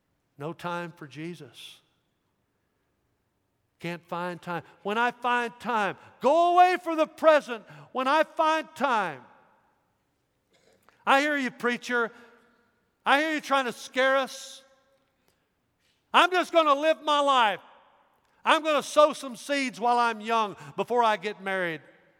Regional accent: Dyersburg, Tennessee, United States; When I was a little boy growing up in Dyersburg, we used to sing this song.

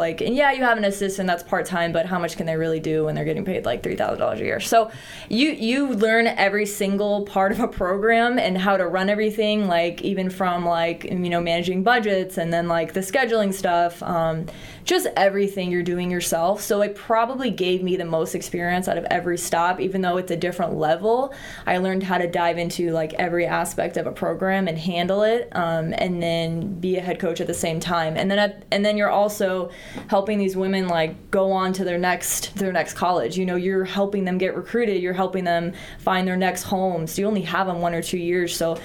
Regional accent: Los Angeles, California, United States; moved away as an adult; I'm from Los Angeles, but I had left when I was 18.

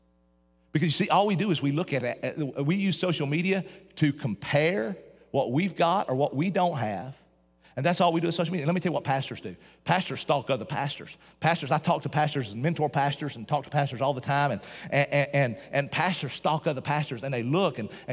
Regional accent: Appalachia, United States; We had a stove in the back of the house I grew up in Appalachian Mountains, all right?

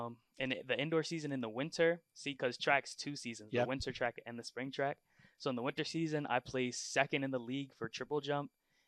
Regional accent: West Chester, Pennsylvania, United States; All right, I'm from Westchester. You know, born Chester County Hospital, born and raised Westchester. I'm one of six in my house.

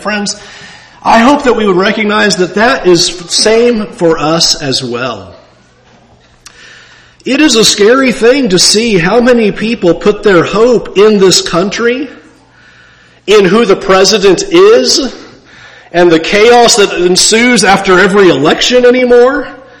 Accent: San Diego, California, United States; now in Kentucky, United States; I am from California. I know I'm here in Kentucky, but I don't belong here. I belong in San Diego. I belong in California.

